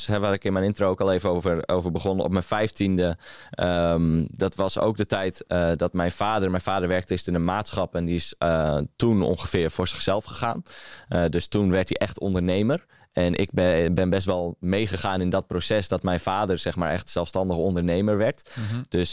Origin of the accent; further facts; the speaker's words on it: Friesland, Netherlands; Ik ben ondertussen 20 jaar geboren en getogen in Friesland. Misschien dat je dat een beetje kan horen.